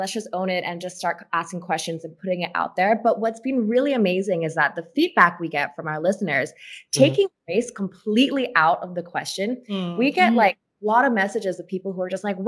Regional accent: Singapore; But growing up in Singapore, being mixed race

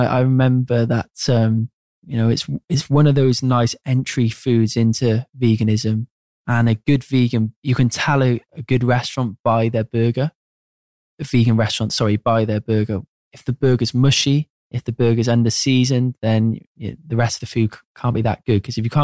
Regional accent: Cardiff, Wales, United Kingdom; growing up outside of London in Cardiff

